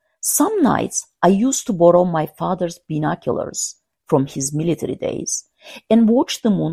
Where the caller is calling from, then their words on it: St. Petersburg, Florida, United States; Tonight, I am zooming in from St. Petersburg, Florida, where it is nice and warm.